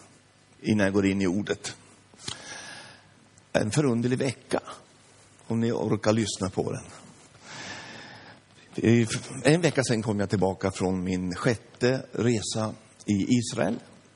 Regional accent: Hedeviken, Jämtland County, Sweden; also born or lived in Lorås / Funäs; jag har mina rötter här. Att jag är född i Lorås, Hammerdal. Men sen när jag var halvår så flyttade vi till Funäs i Matnäset. Och nej, däremellan till Mo i Trångsviken och sen Funäs Matnäset. Och sen Hedeviken. Jag bodde 5 år

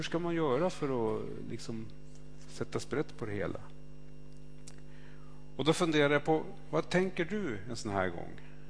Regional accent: Alsen, Jämtland County, Sweden; eftersom jag kommer från Alsen så tänker jag mycket på min gamla hembygd.

